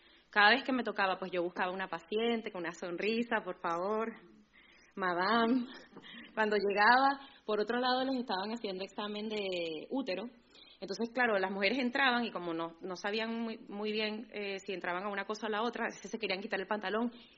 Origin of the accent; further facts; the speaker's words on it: Venezuela; y que yo soy de Venezuela, y yo no he visto pobreza así, de verdad.